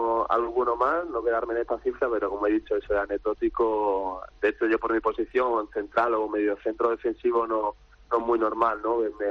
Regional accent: Málaga, Andalusia, Spain; Soy malagueño y llevo el sentimiento por dentro.

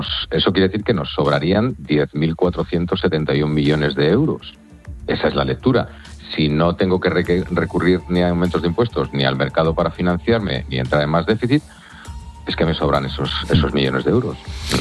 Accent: Spain

